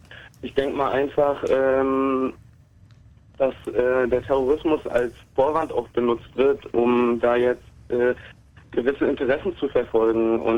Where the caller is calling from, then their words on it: Parchim, Mecklenburg-Vorpommern, Germany; geboren und verfolge seit Jahren die Unrechtsregime-Diskussion vom Überwachungsstaat